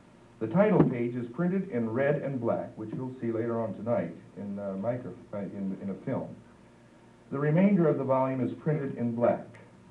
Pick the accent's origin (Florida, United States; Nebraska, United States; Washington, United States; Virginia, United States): Nebraska, United States; As a child, I grew up in Nebraska not only eating pheasant, but raising pheasant and shooting pheasants.